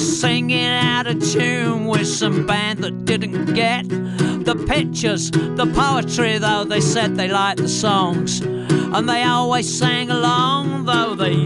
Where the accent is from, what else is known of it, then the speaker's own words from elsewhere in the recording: England, United Kingdom; being English, you just think, well, everything comes from America. And we, you know, that's what it was like growing up.